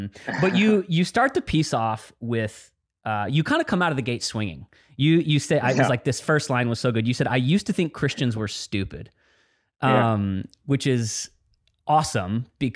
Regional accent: Dallas, Texas, United States; I grew up in Dallas, Texas. And at the time there was just tons of poker rooms.

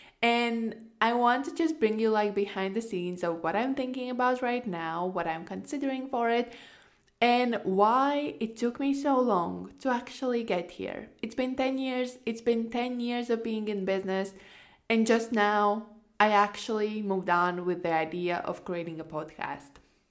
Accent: Latvia; I'm from Latvia, which is a small Northern European country, and we have like barely 2 million people living there.

